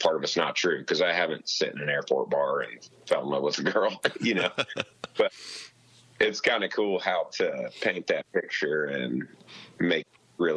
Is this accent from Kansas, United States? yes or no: yes; Kansas, United States; he knew I was from Kansas, and he's like, what if it was like kind of like Kansas?